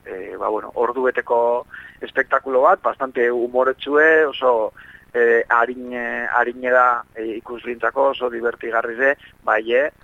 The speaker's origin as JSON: {"language": "Basque", "town": "Bermeo", "region": "Basque Country", "country": "Spain", "said": "bizkaitarra naiz, eta bermiotarra, eta gure paisaekin parte, ba, eukaliptue txikitetik gana"}